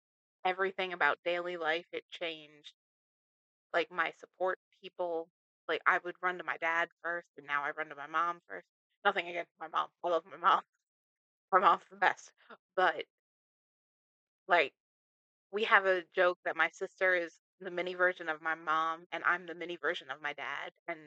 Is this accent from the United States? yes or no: yes; New Jersey, United States; So, I grew up in a suburb of New Jersey. I don't want to say the exact one